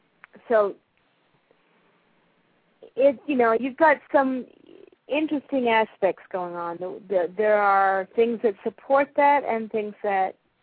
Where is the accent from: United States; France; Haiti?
Haiti; I'm from Haiti.